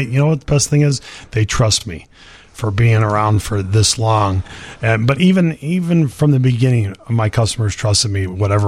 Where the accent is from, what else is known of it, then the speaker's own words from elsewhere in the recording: Berwyn, Illinois, United States; also born or lived in Cicero; No, it's Berwyn and Cicero, you know.